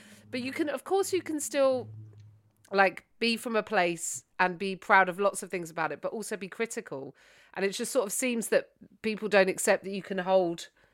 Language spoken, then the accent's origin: English; United Kingdom; well, I am British. So if I hate Britain, then I hate myself.